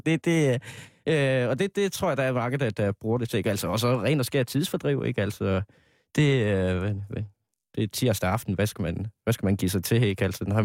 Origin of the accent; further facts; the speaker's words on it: Jutland, Denmark; now in Copenhagen, Denmark; Nu er jeg jo selv fra Jylland